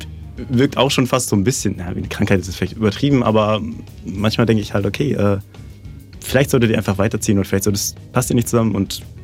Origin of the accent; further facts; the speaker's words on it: Bad Salzuflen, North Rhine-Westphalia, Germany; ich komme aus Bad Salzuflen und habe jetzt wieder ein bisschen neue Musik dabei